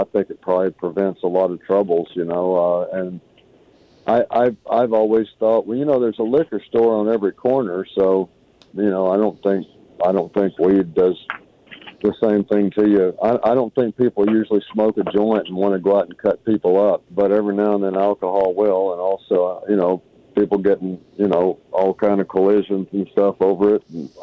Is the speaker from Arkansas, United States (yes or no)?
yes; Malvern, Arkansas, United States; also born or lived in Hot Springs / Tomball / California; I was born in Hot Springs and raised in a little town called Malvern, about a half an hour from there. And then after school, I moved down to Houston.